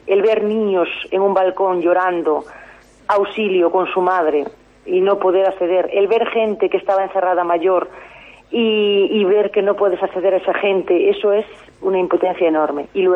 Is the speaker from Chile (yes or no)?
no; Viveiro, Galicia, Spain; Los vecinos que somos de Vivero, de Junquera en este caso